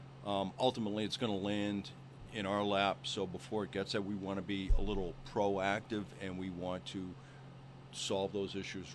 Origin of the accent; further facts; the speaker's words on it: Cambridge, Massachusetts, United States; And you know, so I grew up in Cambridge, right, as well you know, and Boston is a beautiful, beautiful town.